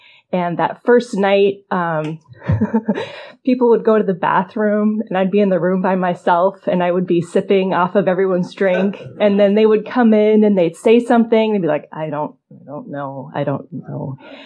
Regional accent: Seattle, Washington, United States; And so what happened for me was I left home. I grew up in Seattle. I went to school up in Bellingham.

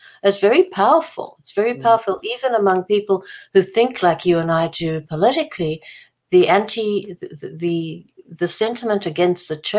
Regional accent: Israel; Israel, I grew up in Israel, educated in Israel.

